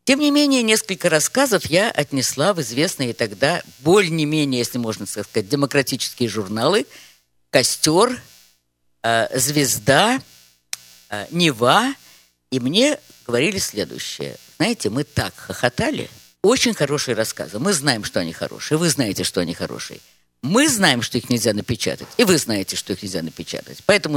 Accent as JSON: {"language": "Russian", "region": "Saint Petersburg", "country": "Russia", "tie": "born or raised there", "said": "Я родилась в Ленинграде 2500 лет тому назад, как мне сейчас кажется, глядя на ваши молодые лица. И в Ленинграде же кончила школу, и в Ленинграде же кончила горный институт."}